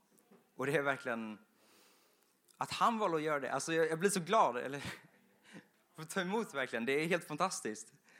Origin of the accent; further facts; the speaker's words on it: Vetlanda, Jönköping County, Sweden; i och med att jag är från Vetlanda. Och ni vet, från Vetlanda är det lite bonnigt så här, lite mer än Växjö kanske.